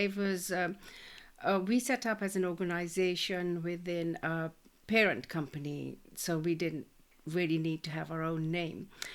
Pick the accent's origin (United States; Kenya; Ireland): Kenya; Nairobi; I was born in Kenya, in Africa, Nairobi.